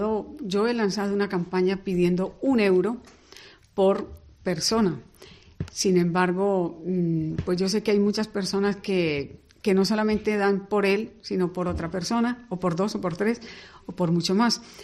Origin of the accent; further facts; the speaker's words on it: Colombia; Yo soy nativa de Colombia.